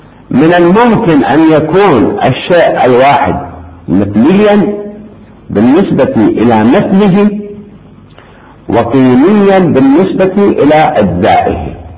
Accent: Iraq; عندنا في العراق الحنطة الكردية، الحنطة الكربلائية، الحنطة البغدادية، لها أنواع

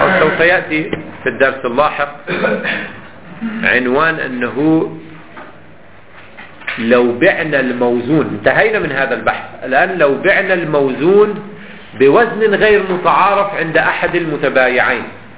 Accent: Lebanon; اي عندنا في لبنان يقال له السكس ويل

